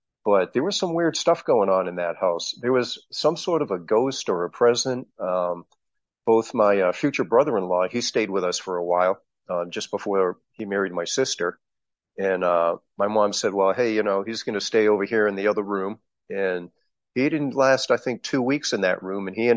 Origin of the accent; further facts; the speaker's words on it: Leominster, Massachusetts, United States; And where I grew up in Massachusetts, the town's called Leominster, Mass, and it's where Johnny Appleseed was born.